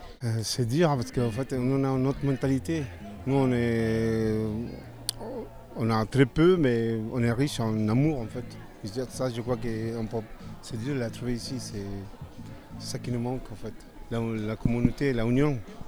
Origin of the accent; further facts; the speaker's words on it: Chile; French is a second language; Je viens de Chili, j'étais là le mois d'août, je suis parti pour un mois